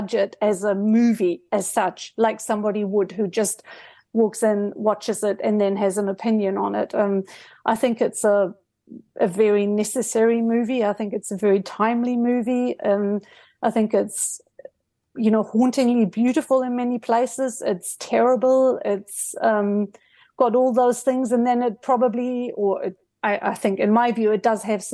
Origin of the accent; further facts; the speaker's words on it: Germany; now in New Zealand; I grew up in Germany. I came to New Zealand 40 years ago, and I'm very fluent in both languages.